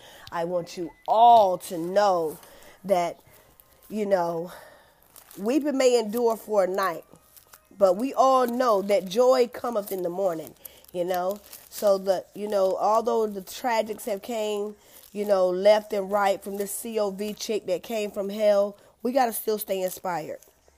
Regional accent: New York City, New York, United States; We've had a great loss up here in New York City, and everyone, even New York City, my city, my hometown, surrounding areas

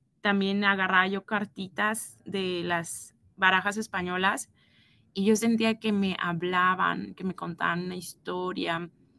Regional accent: Acapulco, Guerrero, Mexico; also born or lived in Guadalajara; yo soy de México, nací en Guadalajara, viví un tiempo ahí y después nos fuimos a vivir a Acapulco. Y viví en Acapulco hasta mis 18, 17 años. Volví a Guadalajara a estudiar la universidad

